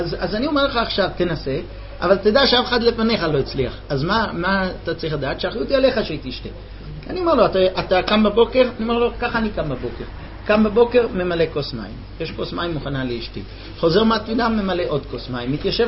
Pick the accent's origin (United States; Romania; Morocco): United States; אני אמריקאי, בארצות הברית סודה, הכוונה זה כל